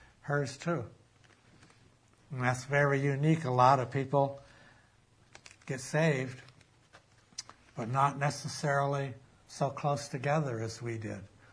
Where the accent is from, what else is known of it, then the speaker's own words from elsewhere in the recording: Warren, Vermont, United States; also born or lived in Waitsfield; the quiet country life I grew up in Warren and Waitsfield, up near Waterbury. Just innocent, 18 years old.